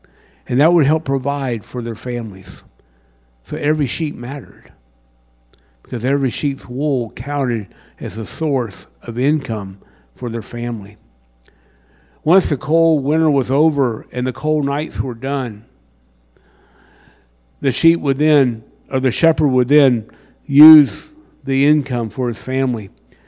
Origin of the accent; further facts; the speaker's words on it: Colombia; I grew up in Colombia, and I have no idea what a shepherd does until I really begin to dig into it.